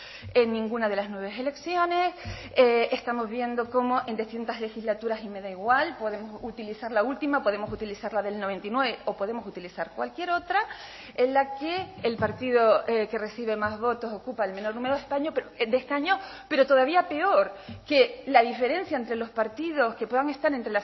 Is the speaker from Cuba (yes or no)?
no; Canary Islands, Spain; el alto honor que supone para mí comparecer ante todos ustedes hoy aquí en el Parlamento de mi tierra.